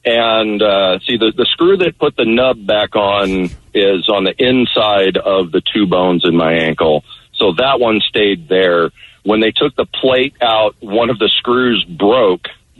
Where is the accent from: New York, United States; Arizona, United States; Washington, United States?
Washington, United States; my roommate and I decided to go out for breakfast. We grew up in Eastern Washington, so knew how to drive in the snow and all that.